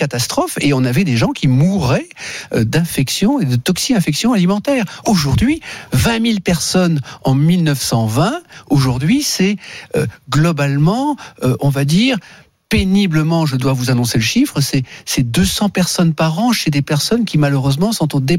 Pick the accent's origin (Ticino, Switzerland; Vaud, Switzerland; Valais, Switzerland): Ticino, Switzerland; Lugano; Horlogerie suisse, et je suis d'ailleurs de Lugano, le Carno, le Tessin suisse.